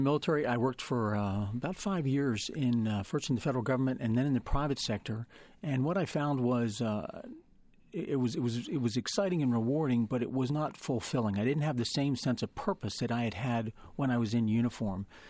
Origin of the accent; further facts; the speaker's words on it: Pennsylvania, United States; I grew up here in South Central Pennsylvania on a family farm